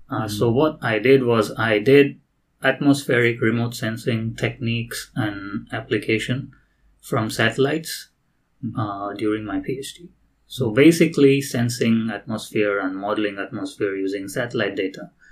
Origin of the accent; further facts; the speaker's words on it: India; So basically, I'm from India.